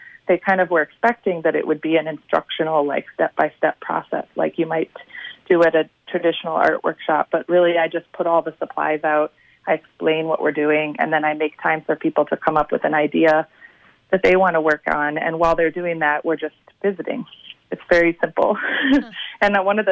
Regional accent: Mississippi River, United States; that came from growing up on the Mississippi River and really thinking about the river as important to the place that I grew up.

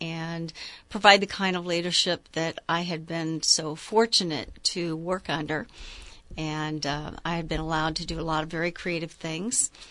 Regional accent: Illinois, United States; I was very fortunate to have met at a community college in my hometown in Illinois, a very wonderful group of people who helped me.

